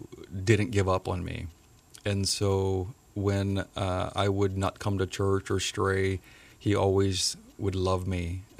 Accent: Ewa Beach, Hawaii, United States; born there; I was born, I was born in Ewa Beach.

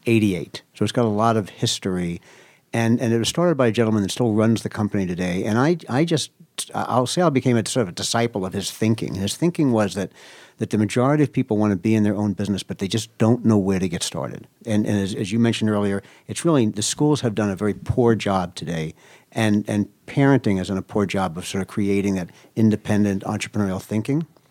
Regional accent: Brooklyn, New York, United States; Well, I grew up in Williamsburg, Brooklyn, which for many years was basically the slums.

